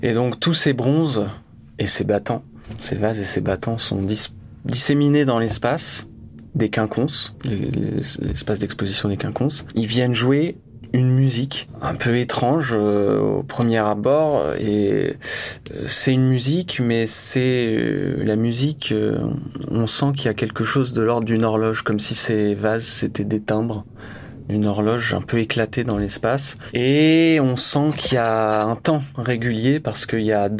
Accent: Bourges, Centre-Val de Loire, France; born there; Eh bien, donc, moi je suis né à Bourges.

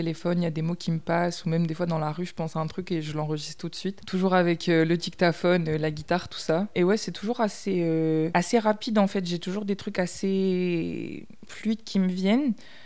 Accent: Poitiers, Nouvelle-Aquitaine, France; moi je viens de Poitiers

